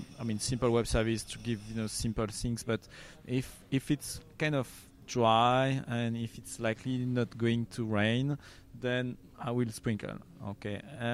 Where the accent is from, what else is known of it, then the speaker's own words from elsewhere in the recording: France; now in Romania; Absolutely, yes. I'm French, as you can guess with my accent. I try to change it at some point.